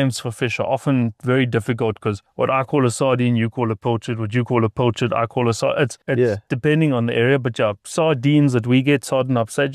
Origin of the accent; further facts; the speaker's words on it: Gauteng, South Africa; When I was a tiny lighty, we used to come all the way, because I was from Gauteng side.